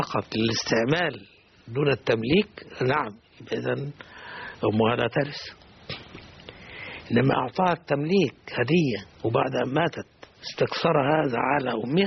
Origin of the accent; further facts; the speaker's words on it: Qatar; عندنا في قطر يا أخي الكريم البنوك الإسلامية